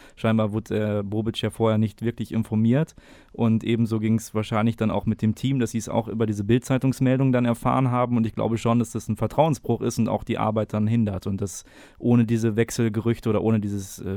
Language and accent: German; Dortmund, North Rhine-Westphalia, Germany; das muss ich selbst als Dortmunder zugeben